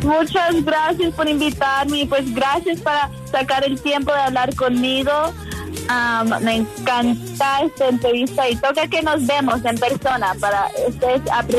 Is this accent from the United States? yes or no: yes; United States; moved away as an adult; now in Latin America; yo soy latina, pero yo nací en Estados Unidos y pues yo he vivido toda mi vida en Estados Unidos, solo hace 3 años que vivo acá en Latinoamérica.